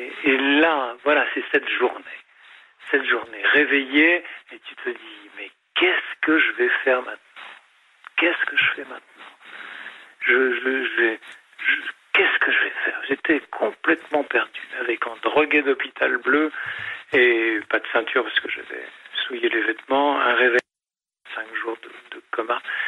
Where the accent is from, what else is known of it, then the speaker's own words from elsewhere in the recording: Belgium; chez moi en Belgique.